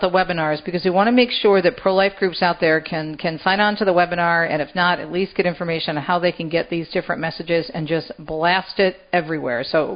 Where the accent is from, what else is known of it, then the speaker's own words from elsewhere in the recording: Michigan, United States; and you know me, we're both from Michigan